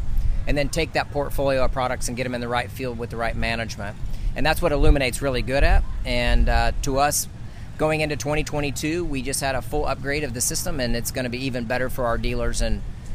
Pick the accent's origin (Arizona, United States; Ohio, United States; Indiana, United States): Indiana, United States; I'm from Eastern Indiana myself, tough ground, 160 bushel area.